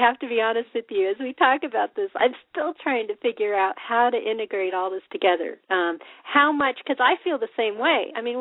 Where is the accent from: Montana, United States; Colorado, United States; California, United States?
Colorado, United States; I will tell you that I grew up in Colorado